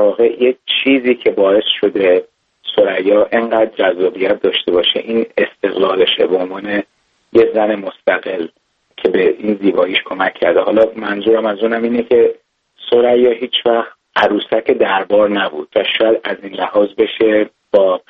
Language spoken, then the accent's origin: Persian; Iran; ما ایرانی هستیم